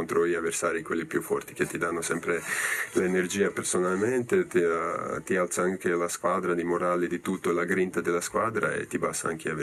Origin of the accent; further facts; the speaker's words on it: Novi Sad, Vojvodina, Serbia; Italian is a second language; now in Italy; perché ovvio che anche vengo da Novi Sad, dove la regione è tutta piatta, no?